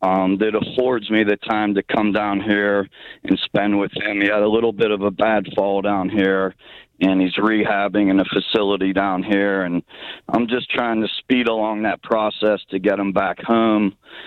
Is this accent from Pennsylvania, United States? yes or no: yes; Pittsburgh, Pennsylvania, United States; And, you know, I grew up in Greenfield, so I'm, you know, familiar with those Greenfield, Squirrel Hill, Hazelwood.